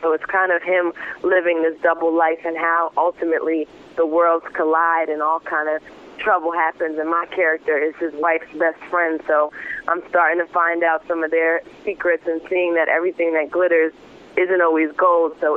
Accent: New York, United States; Like you said, I'm from New York, so it's always been about Times Square for me.

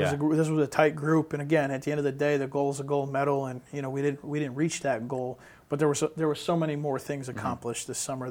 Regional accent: Northeast, United States; I'm from the Northeast, so I take a liking to him

